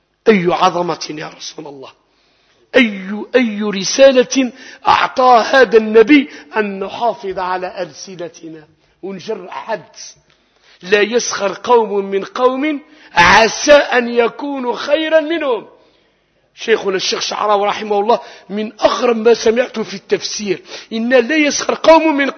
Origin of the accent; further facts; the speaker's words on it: Algeria; كجزائريين